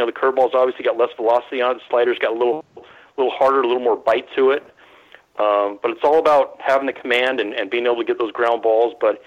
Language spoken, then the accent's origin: English; San Francisco Bay Area, California, United States; I grew up rooting for the A's. I grew up rooting for the Giants, too. I grew up in the Bay Area.